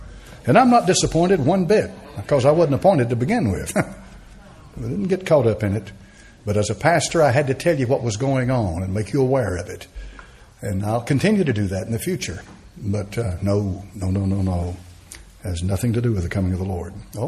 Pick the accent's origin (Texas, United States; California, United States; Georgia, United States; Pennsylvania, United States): Texas, United States; Beaumont; I came all the way from Beaumont, Texas.